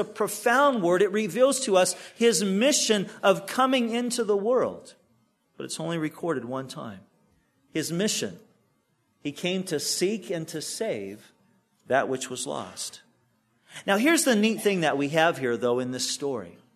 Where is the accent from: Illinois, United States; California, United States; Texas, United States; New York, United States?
California, United States; When I was growing up in Orange County, my parents had this rule that my brother and I, that we could, you know, we could ride our bikes and skateboard